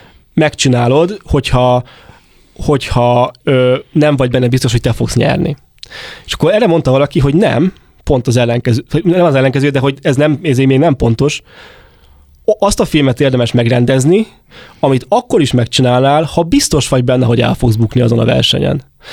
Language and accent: Hungarian; Hungary; born there; hát én Magyarországon születtem, ez az igazság, és az, ami engem felépít, az valószínűleg egy ilyen közép-kelet-európai világ